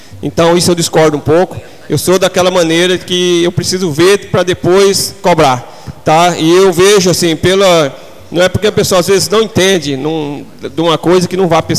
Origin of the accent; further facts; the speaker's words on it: Naviraí, Mato Grosso do Sul, Brazil; eu gosto de Naviraí, sou de Naviraí, não vou mudar daqui.